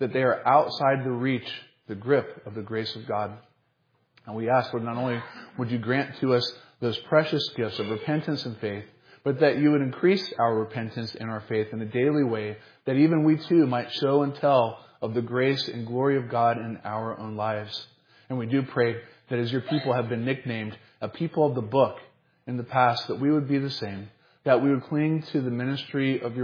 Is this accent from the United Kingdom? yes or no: no; the South, United States; Although I'm from the South, and you know I'm kind of a hugger